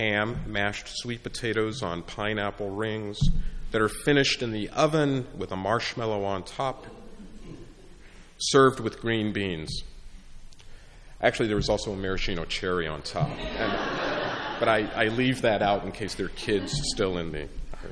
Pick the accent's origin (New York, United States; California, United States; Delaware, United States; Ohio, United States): California, United States; Berkeley; I grew up in Berkeley, California. My father having moved there from Georgia by way of Tuskegee, and my mother was from Louisiana.